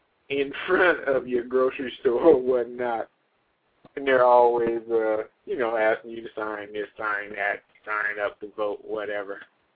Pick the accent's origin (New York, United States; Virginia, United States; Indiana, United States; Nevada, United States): Indiana, United States; Indianapolis; first hater of the week comes out of my hometown, Indianapolis.